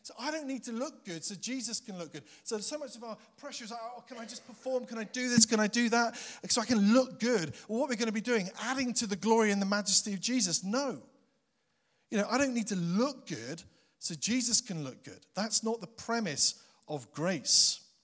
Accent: England, United Kingdom; born there; also born or lived in Highlands, Scotland; I became a Christian at the age of 18. So I was born in England and born again in Scotland, which was a great way around. So for 30 years, I've been trying to rediscover my Highland accent, but I haven't been able to rediscover that accent.

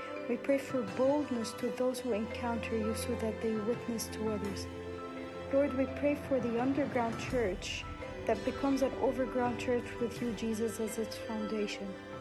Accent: Cairo, Cairo Governorate, Egypt; I'm from Cairo, Egypt. I used to be a Muslim, but now I'm a follower of Jesus.

